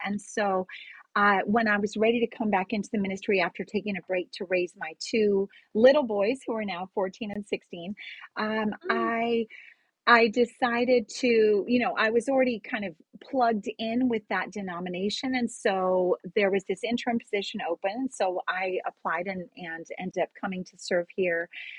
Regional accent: Kenya; also born or lived in California, United States; I grew up in Kenya in East Africa. My dad's side of the family is British Kenyan.

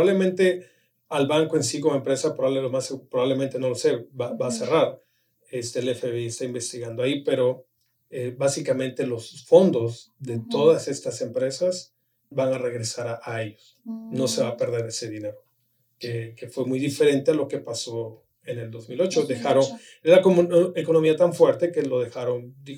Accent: Mexico; para los que somos de México estamos muy familiarizados

